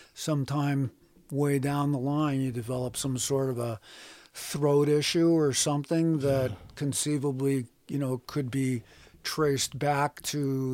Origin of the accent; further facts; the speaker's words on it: San Diego, California, United States; Yeah when I was little, of course, I grew up in San Diego, so yeah. We were in the city